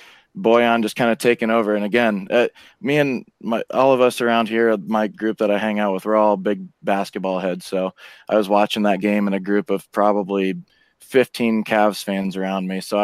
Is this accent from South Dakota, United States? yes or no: no; Ohio, United States; Like, I'm an Ohio State fan. I'm from Ohio.